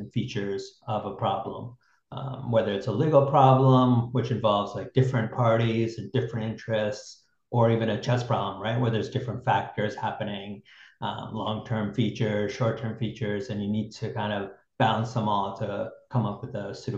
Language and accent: English; Newington, Connecticut, United States; I grew up in Newington, Connecticut.